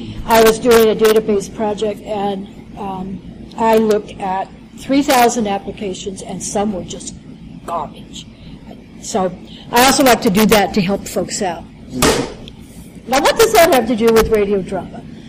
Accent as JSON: {"language": "English", "town": "Portland", "region": "Oregon", "country": "United States", "said": "from Portland, Oregon."}